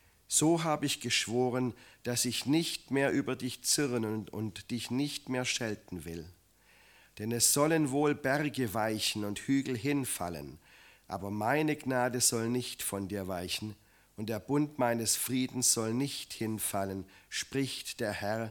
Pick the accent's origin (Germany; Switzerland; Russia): Germany; Eichelberg; in unserer kleinen Dorfkirche in Eichelberg, wo ich aufgewachsen bin.